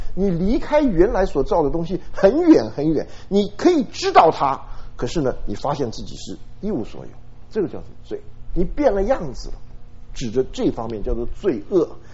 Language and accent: Chinese; China; 但我们中国人就有什么生抽，有老抽，对吧？